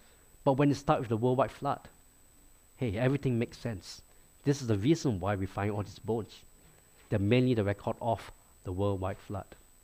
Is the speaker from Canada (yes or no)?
no; Singapore; A couple of years ago, because I'm from Singapore, I went back to visit my family.